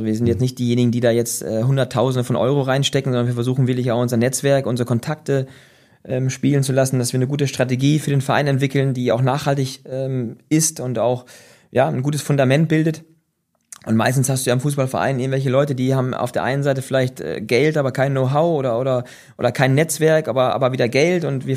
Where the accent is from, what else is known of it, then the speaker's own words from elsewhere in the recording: Dinklage, Lower Saxony, Germany; Das sind so 7 Kilometer von meinem Heimatort Dinklage.